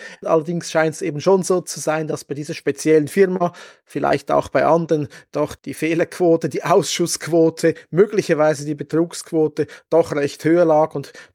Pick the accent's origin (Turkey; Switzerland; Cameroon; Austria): Switzerland; Und das können wir als Schweizer überhaupt nicht verstehen.